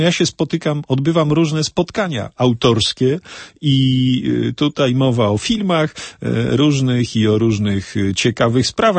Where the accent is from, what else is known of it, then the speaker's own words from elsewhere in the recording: Wrocław, Lower Silesian Voivodeship, Poland; bo ja jestem z Wrocławia